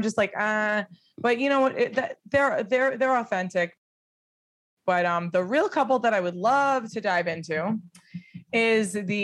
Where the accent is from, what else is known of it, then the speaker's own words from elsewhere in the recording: New York, United States; you know, just being a New Yorker is two different planets